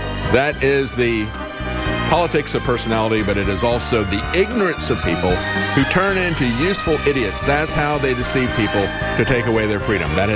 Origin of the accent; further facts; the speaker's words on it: Florida, United States; growing up in Florida, that was my experience.